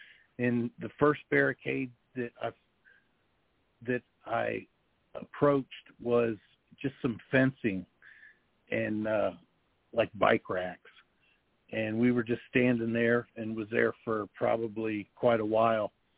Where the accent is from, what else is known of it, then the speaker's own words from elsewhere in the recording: Dayton, Ohio, United States; basically, I'm born and raised in Dayton, Ohio. Lived here all my life